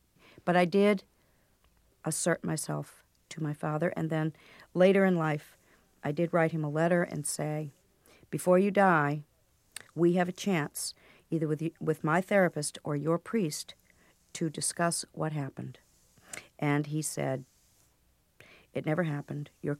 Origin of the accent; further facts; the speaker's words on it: Lynn, Massachusetts, United States; now in Vermont, United States; today I live in Vermont. I live a very simple life. From the time I grew up in Lynn, I always wanted to live in northern New England, have a horse, and never wear anything except blue jeans.